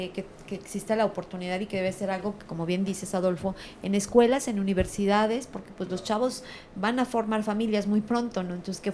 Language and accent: Spanish; Mexico; O sea, somos complicados los mexicanos